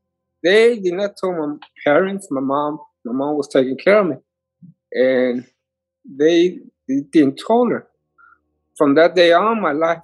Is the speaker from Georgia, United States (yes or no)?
no; McAllen, Texas, United States; I'm originally from the Valley. I was born and raised in McAllen, Hidalgo City, small city of 1,000 people.